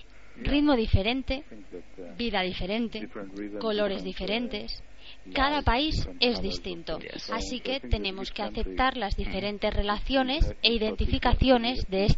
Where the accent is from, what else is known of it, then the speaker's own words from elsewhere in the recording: Israel; Yo estaba muy interesado en Israel, en mi país.